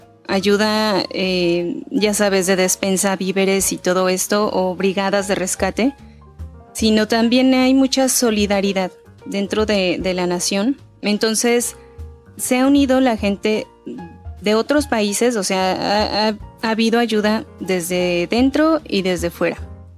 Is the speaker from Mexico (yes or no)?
yes; Mexico; uno como mexicano, ¿qué más puede decir?